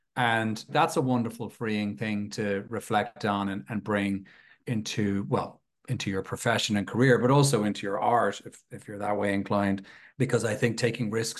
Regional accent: Leinster, Ireland; I also support Leinster, which is the region I grew up in Ireland, the eastern sort of seaboard region.

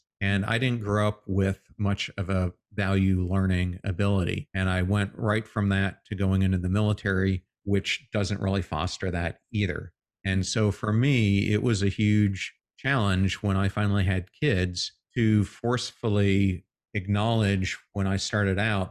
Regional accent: Pennsylvania, United States; But interestingly enough, I grew up in Pennsylvania.

